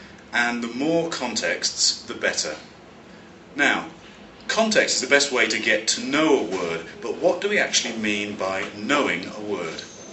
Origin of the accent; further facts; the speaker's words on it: London, United Kingdom; now in United States; I am a teacher, teacher trainer, and materials writer. I'm originally from London, although I now live in the United States.